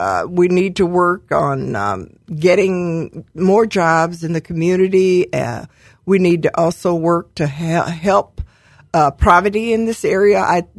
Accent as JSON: {"language": "English", "region": "Alabama", "country": "United States", "tie": "born there", "moved": "yes", "lives_now": "Galesburg, United States", "said": "I was born in Alabama."}